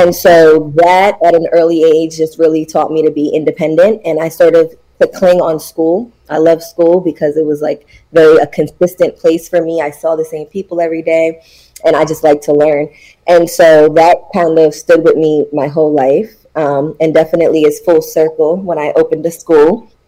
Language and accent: English; Brooklyn, New York, United States; I am from Brooklyn, born and raised. I grew up in Brooklyn